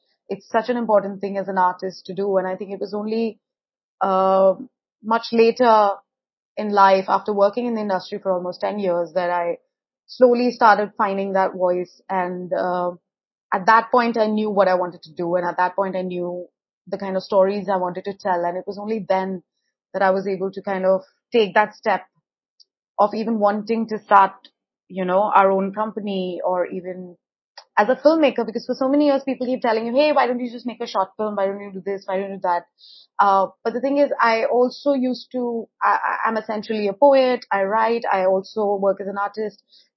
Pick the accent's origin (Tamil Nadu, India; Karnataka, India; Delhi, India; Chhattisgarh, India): Delhi, India; So for me, I think I grew up in Delhi. Yeah. And it was a very lower middle class kind of high household, you know, with a single parent, my mother, who's a librarian.